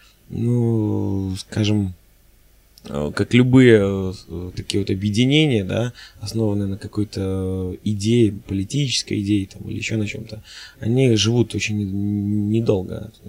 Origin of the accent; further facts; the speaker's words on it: Belarus; Вот, я, скажем так, из Беларуси